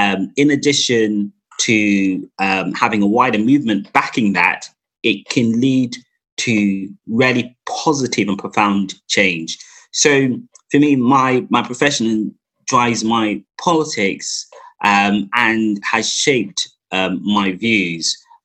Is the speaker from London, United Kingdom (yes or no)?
yes; Stratford, London, United Kingdom; I grew up in Stratford, East London, the same location I work today.